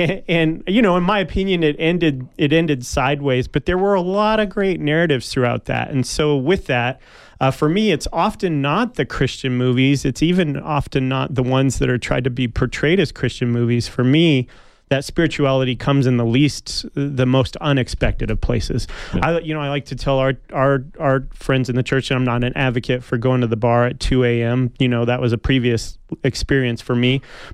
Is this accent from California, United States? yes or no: yes; California, United States; now in Tucson, United States; I'm originally from California, been here now, 7 years, but here in Tucson